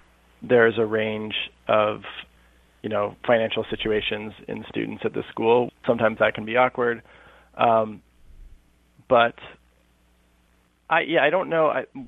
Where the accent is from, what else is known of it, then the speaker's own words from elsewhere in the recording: South Pasadena, California, United States; So I grew up in Pasadena till about first grade and went to private school in first grade. And then my family moved to South Pasadena because the public school system there is pretty good.